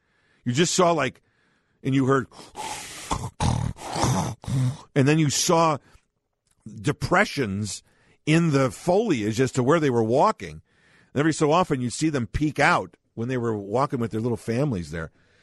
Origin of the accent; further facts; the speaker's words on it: Chicago, Illinois, United States; As I said, I was born and raised here in Chicago, and so that's where I learned to drive.